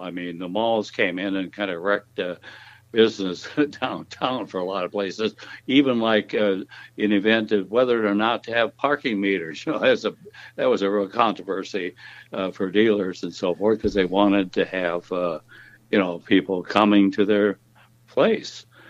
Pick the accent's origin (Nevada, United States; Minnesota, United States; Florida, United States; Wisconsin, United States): Wisconsin, United States; Barren; Barren, Wisconsin, 80 miles northeast of Minneapolis, was my hometown.